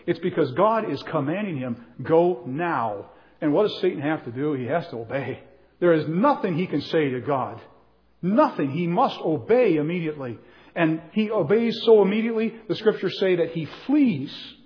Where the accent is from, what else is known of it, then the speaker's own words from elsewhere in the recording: United States; that's an American plane and I'm an American. Those are my planes.